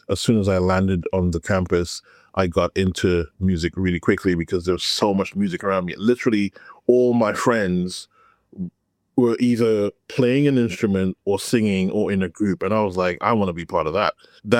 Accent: Trinidad & Tobago; now in London, United Kingdom; I am Seventh-day Adventist music business professional based in London. I grew up in Trinidad and Tobago. It's the home of my mom and my family. I grew up on an Adventist campus called Caribbean Union College, which is now University of the Southern Caribbean.

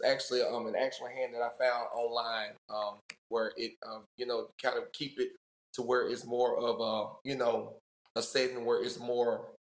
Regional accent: Poplarville, Mississippi, United States; now in Oxford, United States; I'm from Oxford, Mississippi, but I'm originally from Poplarville, Mississippi. That's close to the coastal area.

